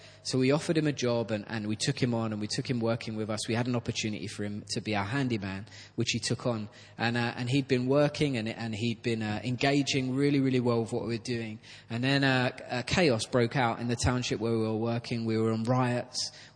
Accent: London, United Kingdom; And I'm from East London, and if you've got a gold tooth, you've made it, okay?

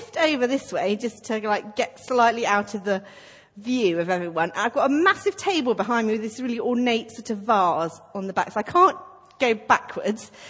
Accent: South East England, United Kingdom; And I know nothing because I grew up in Surrey.

